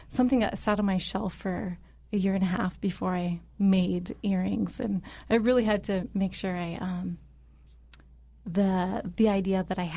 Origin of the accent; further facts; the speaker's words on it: Yakutat, Alaska, United States; I grew up in Yakutat.